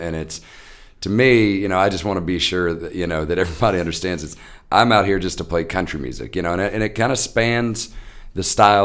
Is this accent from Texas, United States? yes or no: no; Alabama, United States; also born or lived in Vermont; And I'm from Alabama originally, so I've always had this sort of, you know, real connection with deep, deep Southern folks.